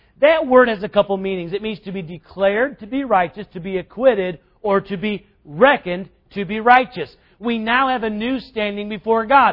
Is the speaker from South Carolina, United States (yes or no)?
yes; South Carolina, United States; I grew up in South Carolina, so my favorite definition of this word, justified, is to be reckoned to be righteous, because we use the word reckon all the time down south.